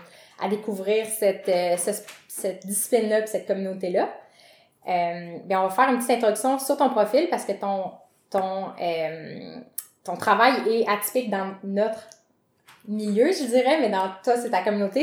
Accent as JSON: {"language": "French", "town": "Laval", "region": "Quebec", "country": "Canada", "tie": "born or raised there", "said": "on a découvert tantôt qu'on a grandi les deux à Laval."}